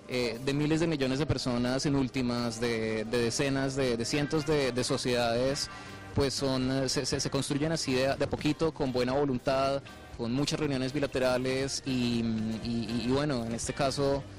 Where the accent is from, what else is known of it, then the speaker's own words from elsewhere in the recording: Colombia; nosotros como colombianos